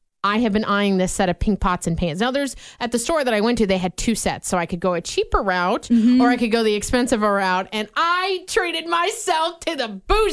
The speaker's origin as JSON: {"language": "English", "town": "Vinton", "region": "Iowa", "country": "United States", "tie": "born or raised there", "said": "it was my hometown version, very small Vinton, Iowa version of that."}